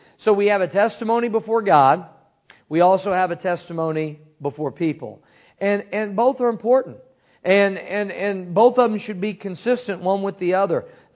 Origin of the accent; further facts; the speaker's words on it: Cape Girardeau, Missouri, United States; We've got a fella that we're helping out right now that's starting a church in my hometown, Cape Girardeau, Missouri.